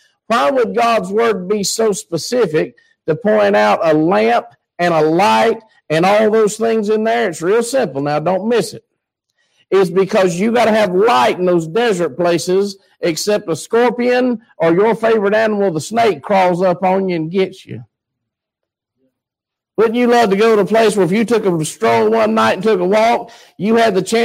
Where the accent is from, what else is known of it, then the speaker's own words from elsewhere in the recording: United States; Being an American, I would stay in the American embassy or the base till they come and got me.